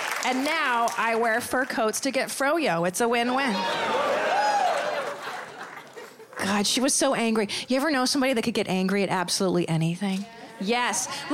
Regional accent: Los Angeles, California, United States; I'm from Los Angeles. It is 85 degrees Christmas Day.

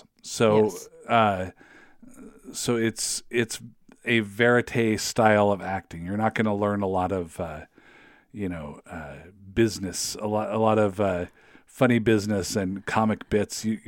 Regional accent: West Coast, United States; I don't think I'd ever been east of like Iowa in my life. You know, I grew up on the West Coast. So then all of a sudden I was in New Jersey

